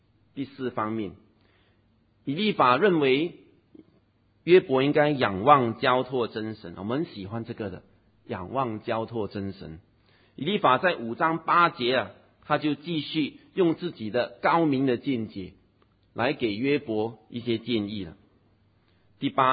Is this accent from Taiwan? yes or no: no; Singapore; 小时候我当然了，我从小在这边长大了